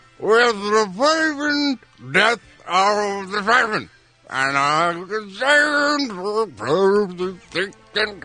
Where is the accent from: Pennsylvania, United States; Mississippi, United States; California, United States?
Pennsylvania, United States; Philadelphia; My hometown of Philadelphia.